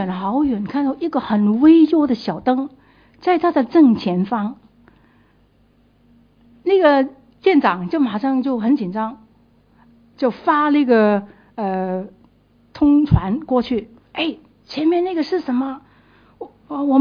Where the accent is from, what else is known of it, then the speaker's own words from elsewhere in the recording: Guangdong, China; accent: Cantonese; 我们广东话很传神，抌心抌肺